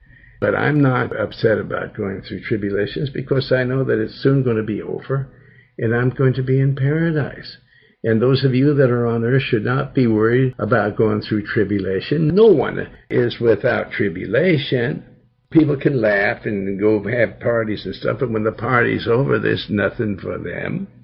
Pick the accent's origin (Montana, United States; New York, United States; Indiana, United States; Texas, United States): Montana, United States; Billings; Okay, in my hometown, then what?